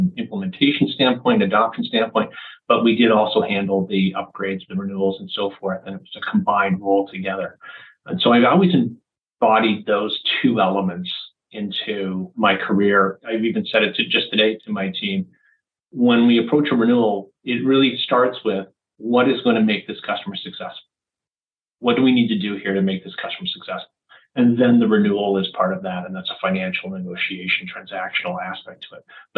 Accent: Ontario, Canada; moved away as an adult; now in Framingham, United States; I'm originally from Canada, about 5.5 years into my CA career. I transferred to Massachusetts from outside of Toronto in Canada

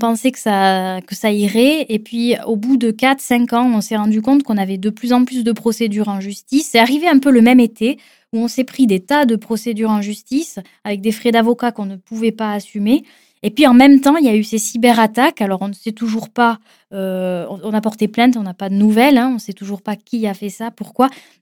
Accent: Southern France, France; je viens d'une famille dont j'ai grandi en France, dans le Sud, comme ça ne s'entend pas.

